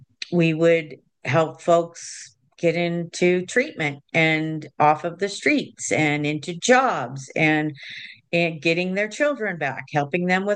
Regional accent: Colorado, United States; I grew up in Southern Colorado, and my parents didn't share a lot about where our history was and came from.

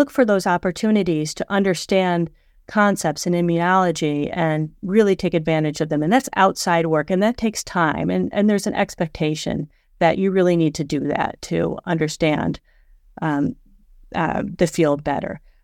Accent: Corning, New York, United States; from my hometown of Corning, New York

